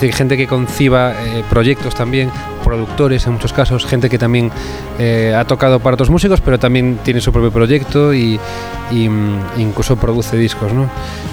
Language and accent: Spanish; A Coruña, Galicia, Spain; born there; moved away as an adult; now in Madrid, Spain; entre Coruña, mi ciudad natal, y Madrid, que es la ciudad donde he vivido desde los 20 años y donde vivo ahora otra vez.